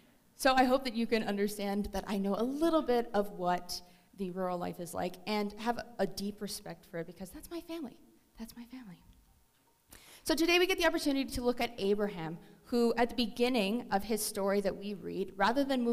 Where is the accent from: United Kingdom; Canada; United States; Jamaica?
Canada; Edmonton, Alberta; I come from Edmonton.